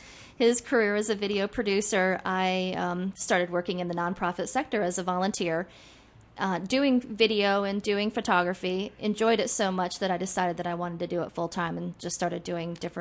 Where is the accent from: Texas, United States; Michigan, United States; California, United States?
Michigan, United States; now in North Carolina, United States; Well, I'm originally from Michigan. I lived there for a long time